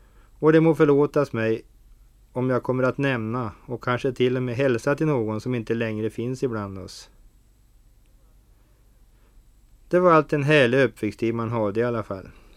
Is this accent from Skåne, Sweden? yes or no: no; Härnösand, Västernorrland County, Sweden; now in Mantorp, Sweden; Jag är en norrlänning från Härnösand som numera bor i Mantorp och det ligger mellan Linköping och Mjölby.